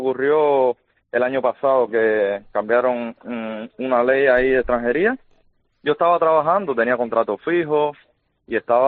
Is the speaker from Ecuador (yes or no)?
no; Cuba; moved away; Yo, en mi país, en Cuba, trabajaba en un laboratorio químico de una refinería de petróleo.